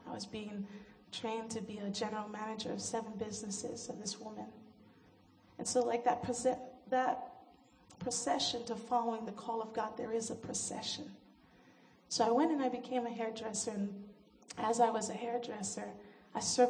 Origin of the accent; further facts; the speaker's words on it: Hilo, Hawaii, United States; I'm from Hawaii. I'm from Hilo, Hawaii. Back in Hawaii, we have a saying